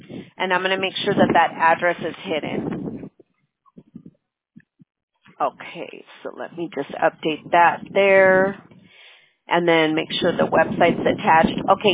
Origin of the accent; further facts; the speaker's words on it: California, United States; I'm from California, right?